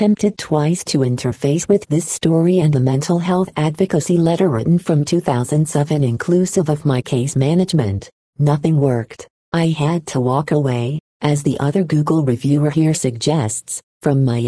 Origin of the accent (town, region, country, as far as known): San Bernardino, California, United States; born or raised there